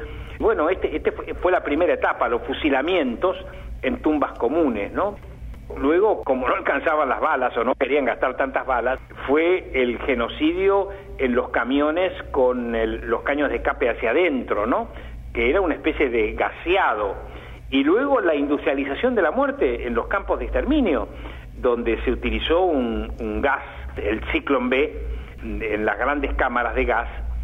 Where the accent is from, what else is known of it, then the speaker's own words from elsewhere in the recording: Argentina; Me siento un argentino de ascendencia judía.